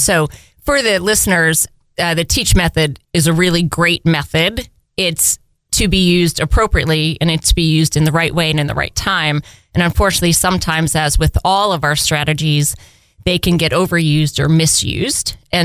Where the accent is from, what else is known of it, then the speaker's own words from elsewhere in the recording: Northeast, United States; now in Houston, United States; I also remember coming down to Houston because I was from the Northeast